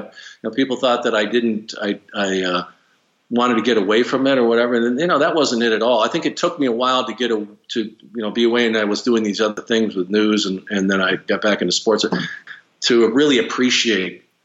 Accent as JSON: {"language": "English", "region": "New York", "country": "United States", "tie": "born there", "said": "I was born in New York."}